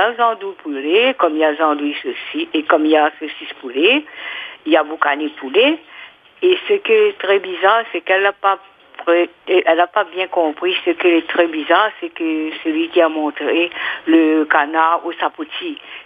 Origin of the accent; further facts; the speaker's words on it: Moufia, Réunion; Moi, je suis du Moufia.